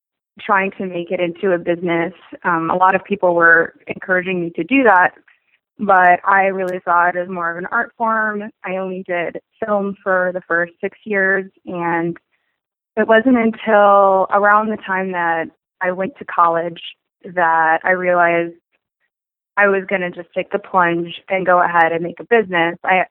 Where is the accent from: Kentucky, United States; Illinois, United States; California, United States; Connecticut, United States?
Illinois, United States; Chicago; now in Austin, United States; I'm from Chicago. I was going to high school at Walter Payton, downtown Chicago